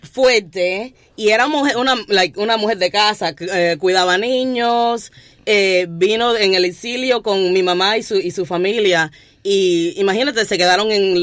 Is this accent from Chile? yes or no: no; United States; Nosotros somos americanas, somos gringas. Todo es más en Spanglish.